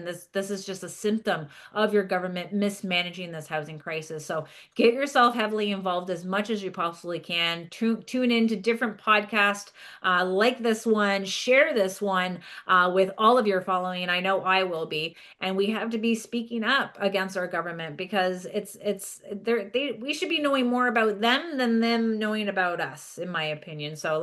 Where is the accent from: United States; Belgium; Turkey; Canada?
Canada; I know that I love every part of being about Canadian